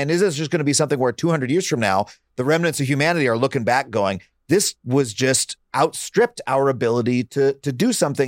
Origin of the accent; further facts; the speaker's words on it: New York, United States; I grew up on Long Island.